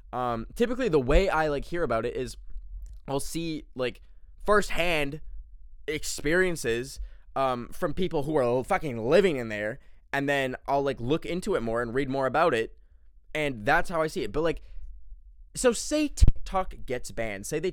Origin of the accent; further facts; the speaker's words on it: Canada; now in United States; Listen, I grew up in Canada. We have a completely different fucking political system.